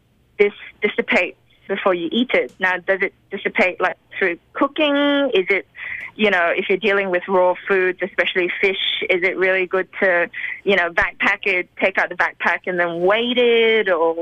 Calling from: Sydney, New South Wales, Australia; I'm calling from Sydney, Australia.

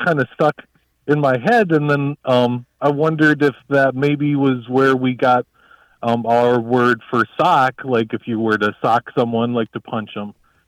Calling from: Council Bluffs, Iowa, United States; I'm calling from Council Bluffs, Iowa.

